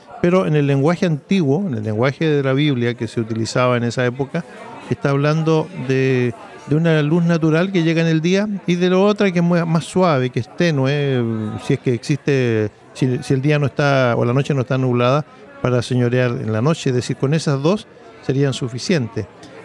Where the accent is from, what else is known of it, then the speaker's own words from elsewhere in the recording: Valparaíso, Chile; born there; Yo veo ya mi propia ciudad donde yo nací, en Valparaíso